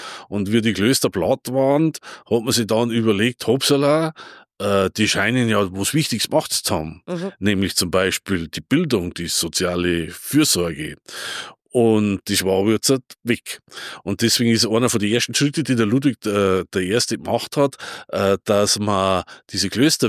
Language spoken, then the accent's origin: German; Bavaria, Germany; da, wo ich herkomme, aus dem platten Land, aus dem Vorwald sozusagen